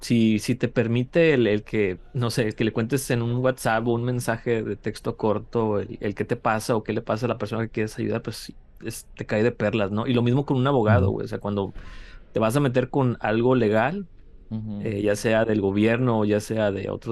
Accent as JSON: {"language": "Spanish", "town": "Monterrey", "region": "Nuevo León", "country": "Mexico", "said": "sí soy regio"}